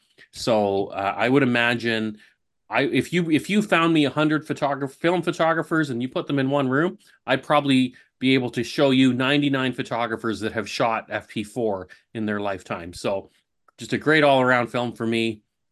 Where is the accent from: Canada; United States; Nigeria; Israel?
Canada; Brampton, Ontario; I grew up in Brampton before Brampton was what we know of Brampton today.